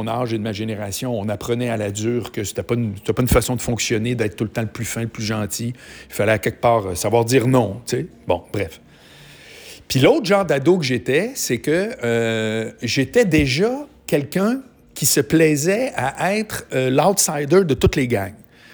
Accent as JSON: {"language": "French", "town": "Charlesbourg", "region": "Quebec", "country": "Canada", "tie": "born or raised there", "said": "je prenais l'autobus, là, si je me souviens bien, c'était la 39, qui passait pas loin de chez moi à Charlebourg"}